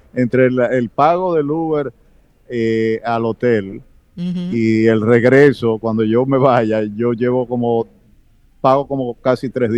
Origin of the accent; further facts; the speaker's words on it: Dominican Republic; te voy a contar breve mi experiencia como dominicano.